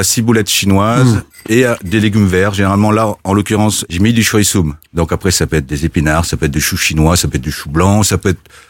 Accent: France; accent: French; mon accent français

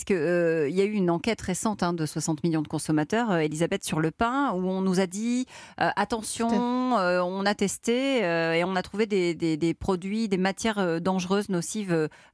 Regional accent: France

